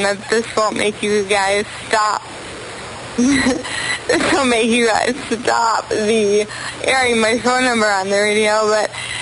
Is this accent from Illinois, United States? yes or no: yes; Chicago, Illinois, United States; It's by the way … from Chicago.